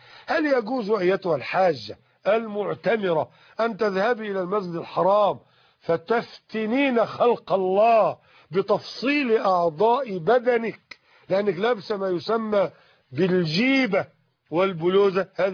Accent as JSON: {"language": "Arabic", "country": "Egypt", "said": "يعني باللهجة العامية عندنا في مصر يزحلقك"}